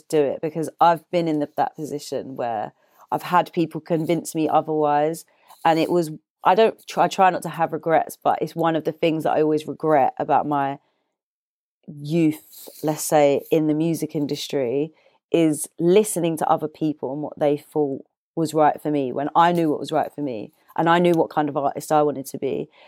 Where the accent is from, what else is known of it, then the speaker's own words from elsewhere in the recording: Deptford, London, United Kingdom; I'm from Deptford.